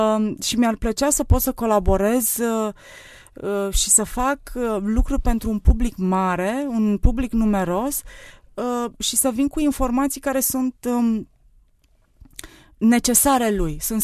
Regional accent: Transylvania, Romania; La mine e foarte personal, sunt ardeleancă, sunt rece

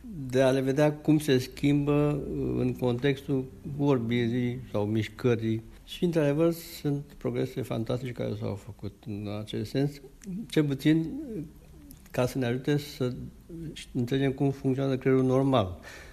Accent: Craiova, Dolj, Romania; now in Germany; Da, sunt plecat de 30 de ani. Sunt din Craiova

